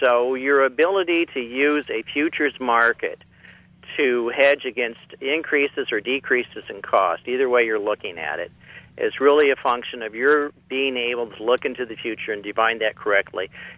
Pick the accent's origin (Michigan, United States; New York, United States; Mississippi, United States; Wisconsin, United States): Michigan, United States; In my home state of Michigan, which isn't too far from you all, our country roads out there are awful.